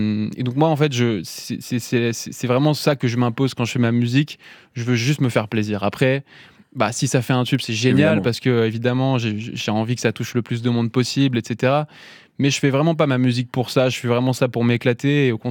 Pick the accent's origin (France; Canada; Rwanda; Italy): France; Toulon, Provence-Alpes-Côte d'Azur; parce que moi, j'ai grandi à Toulon, j'avais quasiment jamais voyagé de ma vie avant de faire de la musique.